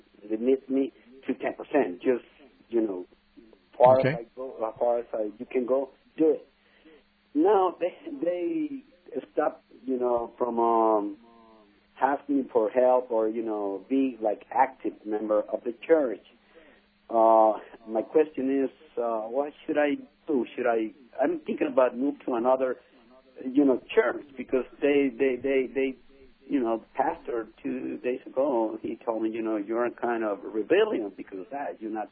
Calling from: Salinas, California, United States; Hi. I'm coming from Salinas.

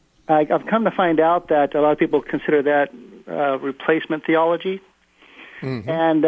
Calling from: Stockton, California, United States; Actually, I'm calling from Stockton, California.

